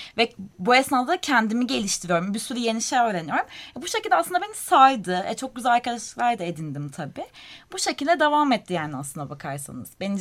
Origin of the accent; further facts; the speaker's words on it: Istanbul, Turkey; now in Ankara, Turkey; İlk başta Ankara'ya geldiğim zaman, İstanbulluyum aslen.